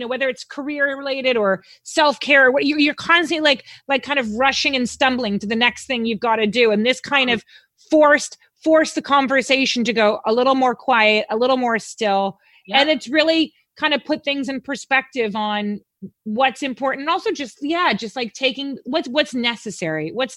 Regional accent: United States; Like, because like being American, Glastonbury is like, you know, way on the other side of the world.

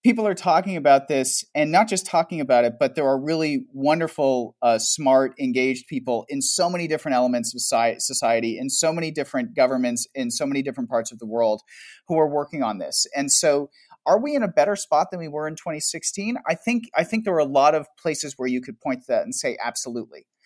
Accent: Canada; I'm Canadian and I live in Toronto

